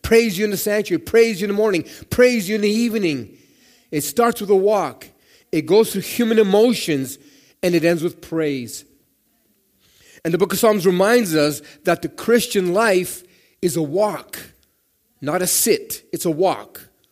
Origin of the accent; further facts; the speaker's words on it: Mexico; also born or lived in Canada; I grew up in Mexico. I was born in Canada, went to live in Mexico, was raised by my maternal grandmother, who was very, very Catholic, very Catholic.